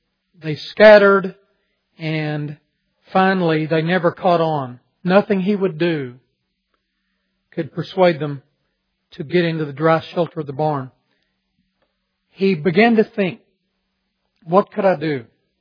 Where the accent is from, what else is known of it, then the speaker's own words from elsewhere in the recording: Texas, United States; I have vivid memories of Christmas time growing up in West Texas.